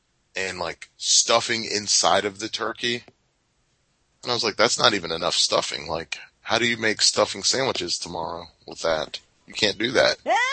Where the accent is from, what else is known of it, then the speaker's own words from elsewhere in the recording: the South, United States; listen, I'm from the South, and I've got there, look, my, I think it's just a regional thing where everybody in the South pretty much eats the same.